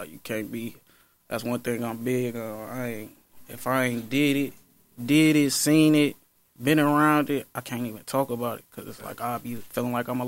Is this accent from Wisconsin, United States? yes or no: yes; Milwaukee, Wisconsin, United States; I grew up from Sherman to 60th era, all parts of Center, from 44th to 48th to 58th to 54th to 53rd. Like, I got to live in 4 or 5 different houses in that area, bro.